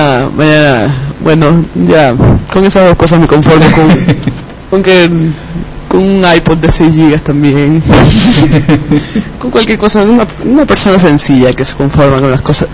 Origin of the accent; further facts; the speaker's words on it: Jipijapa, Manabí, Ecuador; siempre va para mi tierra, así que esta canción va en remembranzas de mi terruñito, linda provincia de Manabí, y su sultana del café Jipijapa.